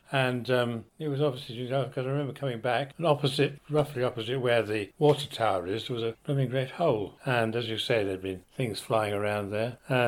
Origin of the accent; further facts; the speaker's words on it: Melton Constable, East of England, United Kingdom; I was born in Melton Constable in May Villa, and then I moved down to Grove House. This was in 1938, and went to school in Norfolk, in Thornage